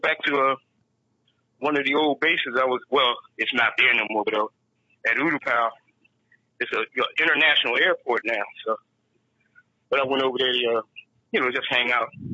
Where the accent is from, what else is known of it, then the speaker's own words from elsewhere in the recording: Philadelphia, Pennsylvania, United States; Because I told him I was from Philly, and he's from Pittsburgh.